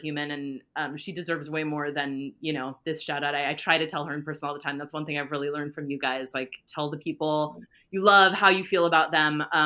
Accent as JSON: {"language": "English", "town": "San Francisco", "region": "California", "country": "United States", "tie": "born or raised there", "said": "when I was growing up in San Francisco"}